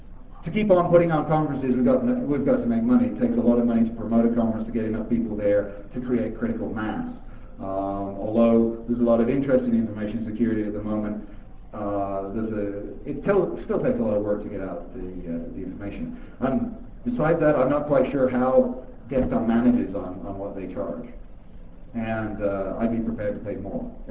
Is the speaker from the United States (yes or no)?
no; England, United Kingdom; accent: English; do you think my English accent has kind of changed while I've been talking to you?